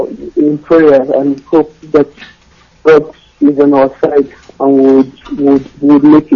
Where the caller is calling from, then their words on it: Italy; I'm calling from Italy.